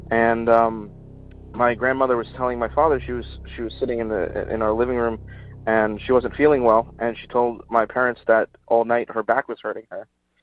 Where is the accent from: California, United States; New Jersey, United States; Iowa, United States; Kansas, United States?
New Jersey, United States; I'm from New Jersey.